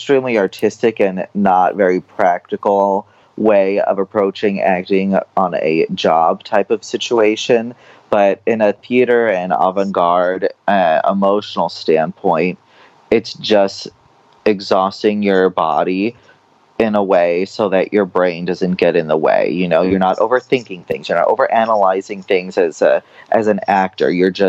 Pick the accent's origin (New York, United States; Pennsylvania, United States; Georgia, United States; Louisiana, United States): New York, United States; I grew up on Long Island, New York.